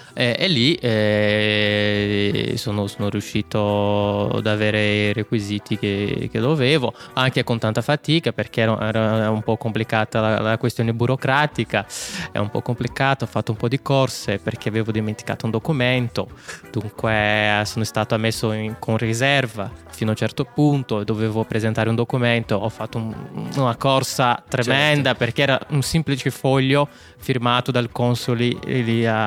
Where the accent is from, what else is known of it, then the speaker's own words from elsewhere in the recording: Rio de Janeiro, Brazil; Giusto, vengo da Rio de Janeiro.